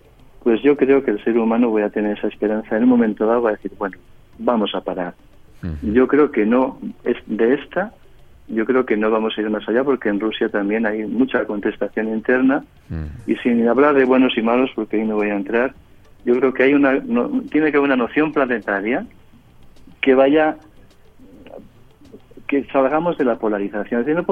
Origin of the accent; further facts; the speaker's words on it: Basque Country, Spain; Claro que yo soy vasco, hablo vasco y mi cultura y la defiendo